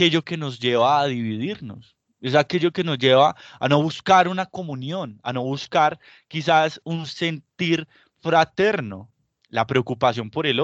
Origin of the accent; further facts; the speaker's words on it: Colombia; para hacernos sentir como pueblo colombiano